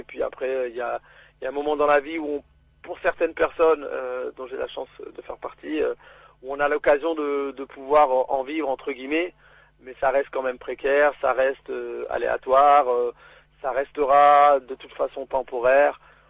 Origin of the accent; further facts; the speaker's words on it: France; on est nés en France, on a grandi en France.